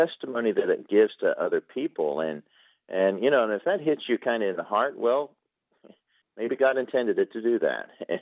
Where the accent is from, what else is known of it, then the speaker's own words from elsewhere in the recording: United States; I spent most of my life as an American outside of America. You wouldn't know it from my accent, I know, but trust me, I used to have a British accent.